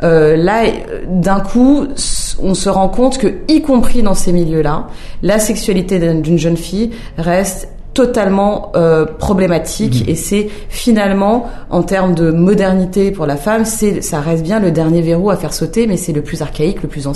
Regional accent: Algeria; c'est le type de milieu dans lequel j'ai grandi et je suis algérienne. Tout en étant aussi française

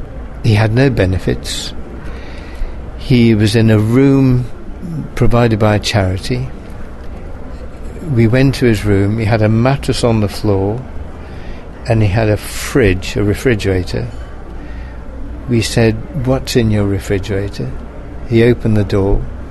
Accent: Nuneaton, West Midlands, United Kingdom; we went to my hometown, which is a little town in the Midlands of England called Nuneaton.

